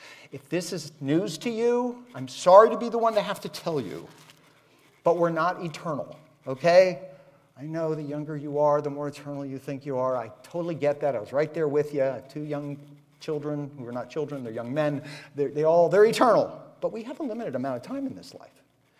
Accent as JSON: {"language": "English", "town": "Miami", "region": "Florida", "country": "United States", "said": "I'm from Miami."}